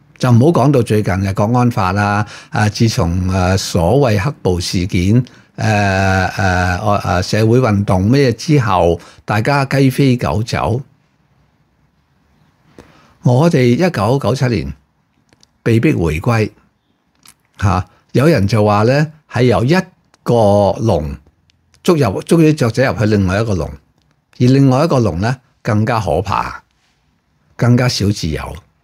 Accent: Hong Kong

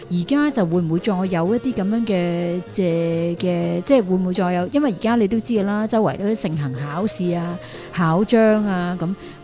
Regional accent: Hong Kong; 咁譬如對於我哋香港人或者中國人啦

